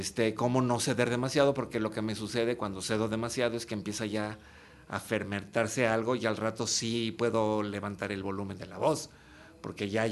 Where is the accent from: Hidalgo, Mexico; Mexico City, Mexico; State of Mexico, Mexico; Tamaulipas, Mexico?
Mexico City, Mexico; now in Veracruz, Mexico; yo nunca tuve patrones en mi educación y soy chilango